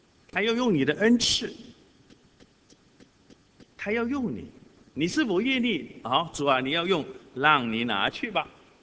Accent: China; 我们中国人说一年之计在于春，一日之计在于晨

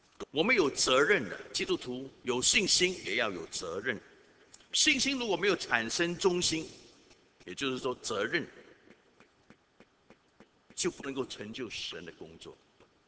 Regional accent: China; 特权，我们中国人很喜欢搞特权，对不对？

